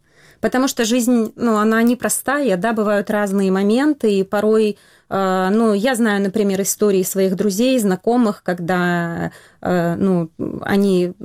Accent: Tashkent, Uzbekistan; С детства я родилась в Ташкенте в 72-м году

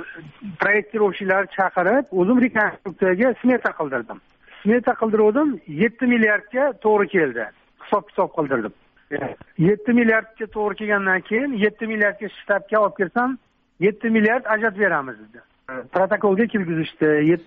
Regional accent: Margilan, Fergana Region, Uzbekistan; born there; Marg'ilon shahrida 1963 yilda tug'ilganman.

